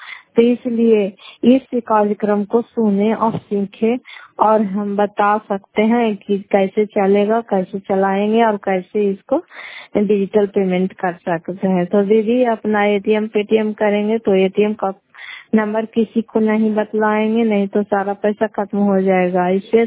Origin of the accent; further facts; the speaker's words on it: Bihar, India; घर का तेपुर पंचायत मकरौता, जिला नालंदा, कराकसरा ब्लॉक की निवासी हूँ।